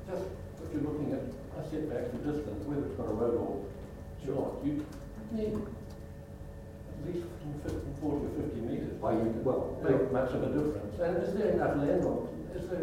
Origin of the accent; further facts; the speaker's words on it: Christchurch, Canterbury, New Zealand; I'm from Christchurch too